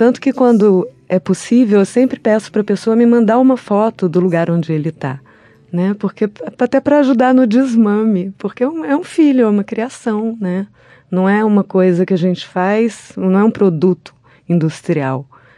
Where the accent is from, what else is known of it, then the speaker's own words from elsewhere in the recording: Brasília, Federal District, Brazil; Eu nasci em Brasília. É mesmo? É, sou daqui.